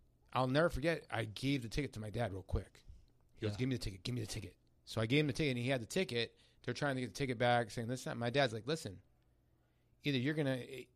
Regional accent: Garden City, New York, United States; Yeah, I come from actually Long Island.

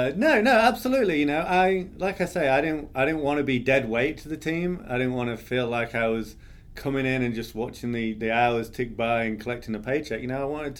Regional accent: England, United Kingdom; now in Charlotte, United States; as you can probably tell, I'm not from Charlotte, North Carolina. I'm actually from Alabama. No, I'm from England.

